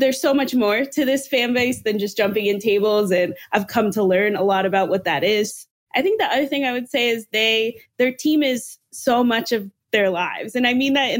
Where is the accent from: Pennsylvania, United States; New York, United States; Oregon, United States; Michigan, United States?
Pennsylvania, United States; Pittsburgh; I'm from Pittsburgh originally. I know what passionate fan bases are.